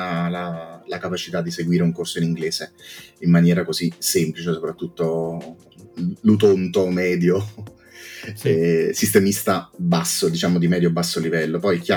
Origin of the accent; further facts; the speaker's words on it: Salerno, Campania, Italy; now in Naples, Italy; Io sono di Salerno, vivo a Napoli da una decina d'anni, provincia di Napoli